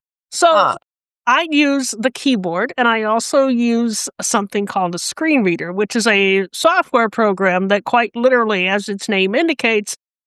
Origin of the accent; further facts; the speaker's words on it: California, United States; So I was born in California, born and raised in California.